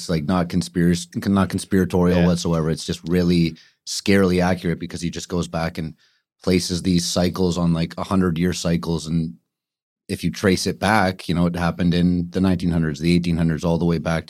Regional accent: Vancouver, British Columbia, Canada; I'm born and raised in Vancouver.

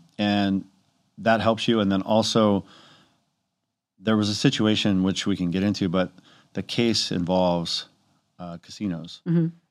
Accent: Cypress, California, United States; born there; Ironically, I was born in Cypress, California.

